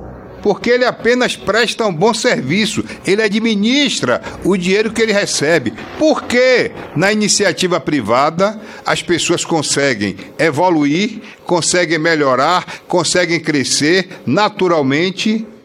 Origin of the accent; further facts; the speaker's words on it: Salvador, Bahia, Brazil; now in Aracaju, Brazil; Eu saí de Salvador para vir morar em Aracaju, imaginando ter uma perspectiva de vida melhor, e tenho.